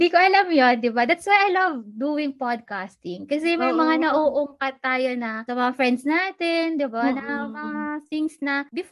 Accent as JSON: {"language": "Tagalog", "town": "San Pablo", "region": "Calabarzon", "country": "Philippines", "said": "Kasi, you and me, we are both from Laguna. You from Los Baños. And ako naman, San Pablo City."}